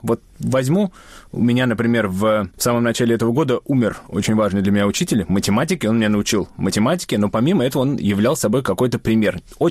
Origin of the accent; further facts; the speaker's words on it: Moscow, Russia; born there; Я родился в Москве, и об этом все время помню